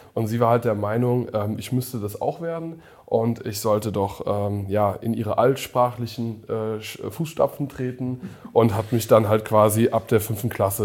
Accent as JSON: {"language": "German", "region": "Lagos", "country": "Nigeria", "tie": "born or raised there", "said": "Also ich bin 81 in Lagos in Nigeria geboren, was auch kaum jemand weiß. Das ist so eine der größten Städte der Welt."}